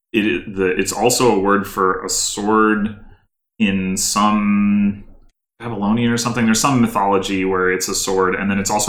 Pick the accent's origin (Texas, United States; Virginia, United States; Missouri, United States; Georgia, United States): Missouri, United States; St. Louis; Okay. So I grew up in St. Louis, Missouri in the United States. For those of you who are not familiar with that, it's pretty much in the middle of the country.